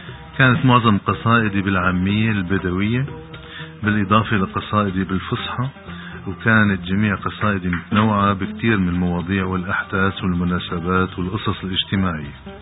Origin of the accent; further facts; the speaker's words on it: Palmyra, Homs Governorate, Syria; born there; أنا شاعر سوري، ولدت بمدينة تدمر ب 21 تموز 1949. درست مدينة حمص وبلشت كتابة الشعر من وقت كان عمري 13 سنة.